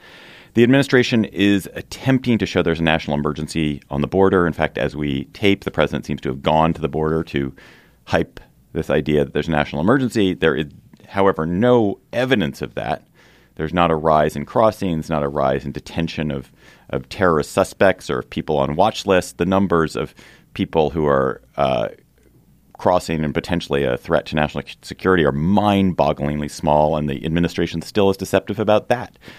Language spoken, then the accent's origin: English; Washington, District of Columbia, United States; We have a live show coming up here in Washington, D.C., my hometown, at the Lincoln Theater on Wednesday, March 27th.